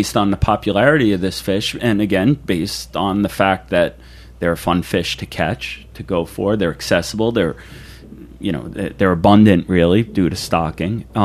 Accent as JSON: {"language": "English", "region": "New York", "country": "United States", "tie": "born or raised there", "said": "It was always a big deal for me out on Long Island, growing up on Long Island."}